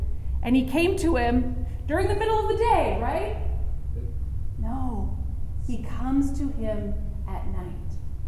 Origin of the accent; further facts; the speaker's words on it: California, United States; we leave here and we go on the 60. I'm such a Californian, right?